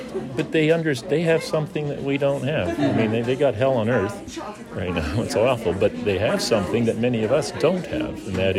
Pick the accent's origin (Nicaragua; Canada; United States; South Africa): Canada; Smithers, British Columbia; I'm from Smithers.